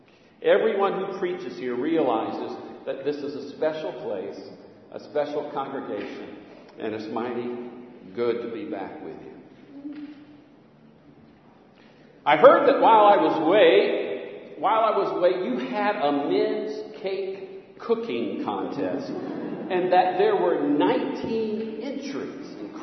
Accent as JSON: {"language": "English", "town": "Bluffton", "region": "South Carolina", "country": "United States", "tie": "born or raised there", "lives_now": "Savannah, United States", "said": "I grew up swimming in the May River in Bluffton, South Carolina, and at the old aquatic pool here in Savannah off of Gwinnett"}